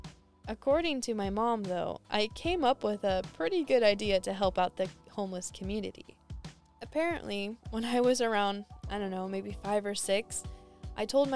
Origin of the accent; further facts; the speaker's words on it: San Diego, California, United States; I know personally as a kid growing up in San Diego